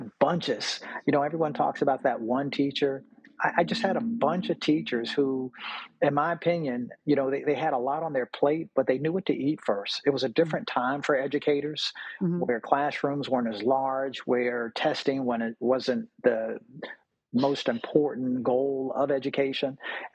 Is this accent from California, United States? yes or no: no; Virginia Beach, Virginia, United States; My wife's from New York. I'm from Virginia, Virginia Beach, Virginia.